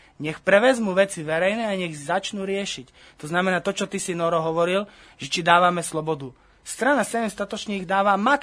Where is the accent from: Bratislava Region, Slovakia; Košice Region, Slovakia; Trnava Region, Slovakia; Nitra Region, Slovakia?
Košice Region, Slovakia; Košice; Ja som z Košic, viem riešiť veci, ktoré sú v Košiciach.